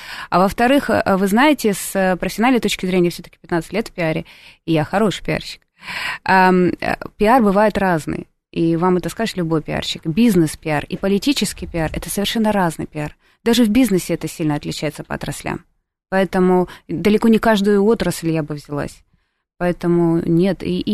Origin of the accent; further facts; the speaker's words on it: Russia; я сама россиянка, русская